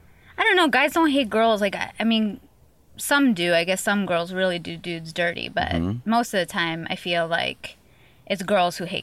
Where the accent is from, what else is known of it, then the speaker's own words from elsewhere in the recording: New York, United States; And as a New Yorker, I'm not going to lie